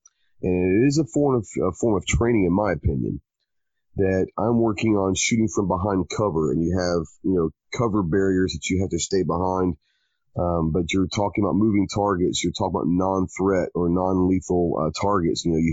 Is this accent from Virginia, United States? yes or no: no; Dallas, Texas, United States; I grew up in Dallas and was never really around guns a whole lot.